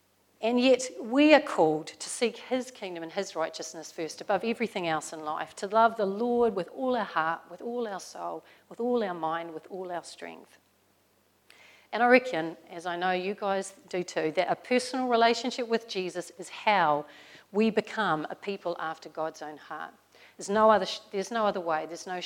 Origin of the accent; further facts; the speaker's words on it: New Zealand; As a New Zealander, I thought I was back home.